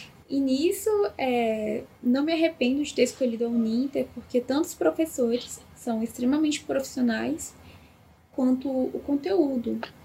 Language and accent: Portuguese; Taguatinga, Federal District, Brazil; sou de Taguatinga, Distrito Federal